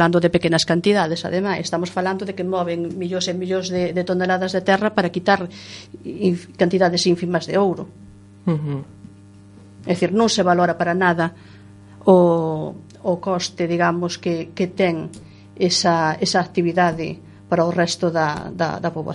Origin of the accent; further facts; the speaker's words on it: Galicia, Spain; eu veño da Terra Chá.